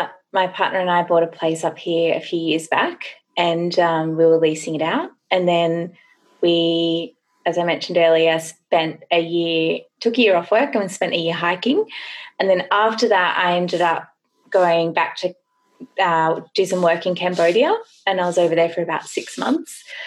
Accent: Grays Point, New South Wales, Australia; I grew up in Grays Point, which is right in the national park. So it was always, you know, we were surrounded by bush

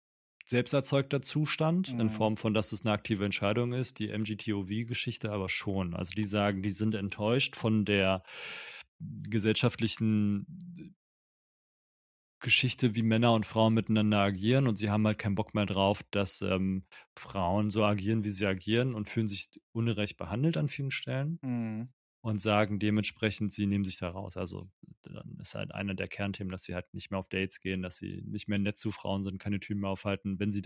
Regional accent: Berlin, Germany; Für mich, wir Berliner altern.

